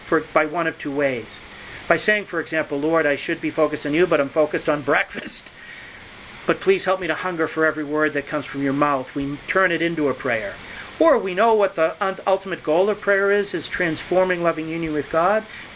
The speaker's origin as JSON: {"language": "English", "region": "New England", "country": "United States", "accent": "New England", "said": "If I've spoken too fast with my New England accent"}